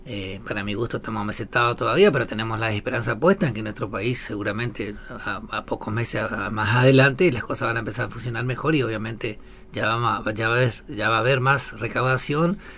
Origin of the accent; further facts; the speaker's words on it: Argentina; porque merecemos como argentino.